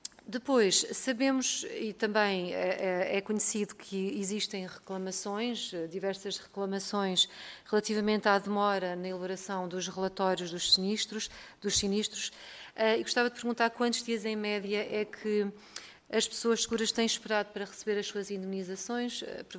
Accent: Leiria, Portugal; eu sou do Distrito de Leiria e portanto sei bem aquilo que aconteceu

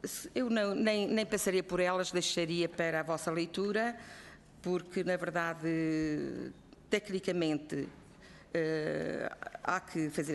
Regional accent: Vila Real, Norte, Portugal; principalmente em Vila Real, de onde sou

